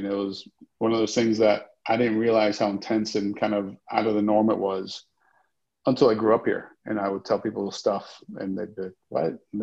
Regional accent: Nicaragua; also born or lived in Guatemala; I was actually born in Guatemala. I only lived there a little bit when I was a kid. There was a massive earthquake and, you know, I think about half the capital was basically wiped out. So we ended up going to Nicaragua from there where my dad's from

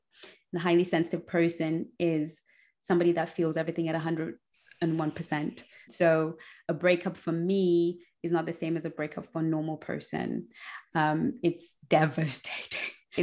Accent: Zimbabwe; I grew up in Zimbabwe where you dated the one guy, he was across the road, you knew his parents.

